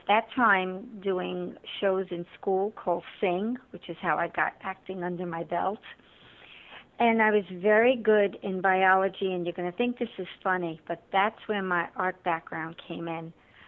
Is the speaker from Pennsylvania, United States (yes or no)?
no; New York, United States; Well, I'm originally from Lower Manhattan, of an Italian, Ukrainian, and Polish background. I lived in Lower Manhattan until I was 11